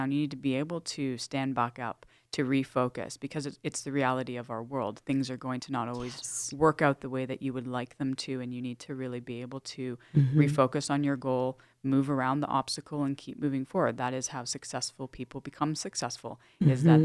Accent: Toronto, Ontario, Canada; And so I was born in Toronto, and I grew up playing all the sports I could get my hands on

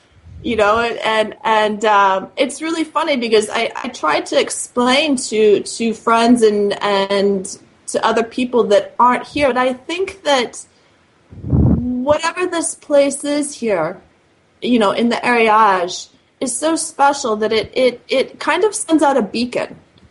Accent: California, United States; You know, I'm from California, and I love California because I was born there

